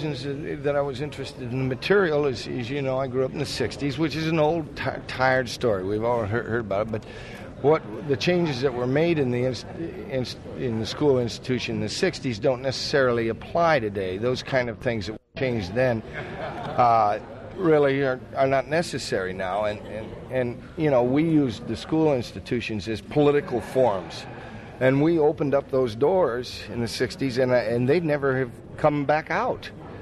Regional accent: Ames, Iowa, United States; Not really, but I grew up in Ames, Iowa, you know, when I was real young

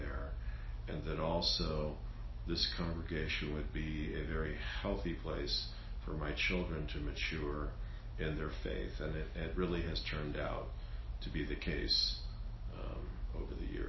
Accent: California, United States; moved away as an adult; And, you know, I'm a Californian. I had no intentions of leaving San Diego to come here.

